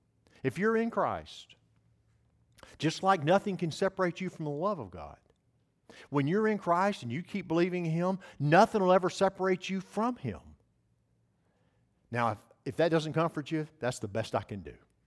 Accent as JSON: {"language": "English", "region": "the South", "country": "United States", "said": "I'm from the South. Can you guys figure that out?"}